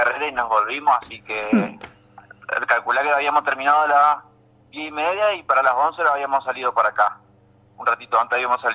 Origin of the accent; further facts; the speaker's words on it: Reconquista, Santa Fe, Argentina; Reconquista Santa Fe.